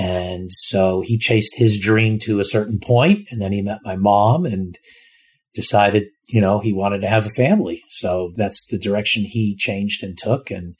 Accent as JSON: {"language": "English", "region": "Florida", "country": "United States", "tie": "born or raised there", "also_born_or_lived": "Washington, D.C. / Connecticut", "said": "I was born in Washington, D.C. and spent most of my life on the East Coast. My younger childhood up in a small town in Connecticut. Moved down to Florida with my family around 1977."}